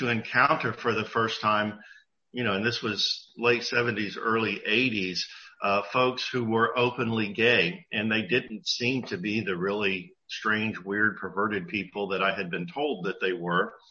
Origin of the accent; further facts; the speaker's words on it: Florida, United States; You know, my personal journey, I grew up in South Florida. The churches that I attended were very conservative Southern Baptist churches.